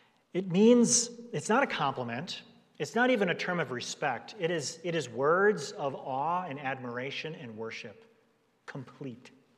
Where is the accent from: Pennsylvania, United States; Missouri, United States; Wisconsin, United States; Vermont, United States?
Wisconsin, United States; Milwaukee; accent: Wisconsin; And I grew up in Milwaukee, Wisconsin. And I'm trying not to say Wisconsin with a Wisconsin accent.